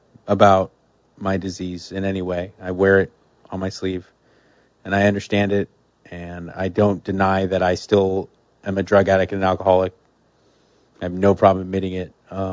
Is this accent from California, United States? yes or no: yes; California, United States; growing up in SoCal during the explosion of, especially the explosion of Southern California punk rock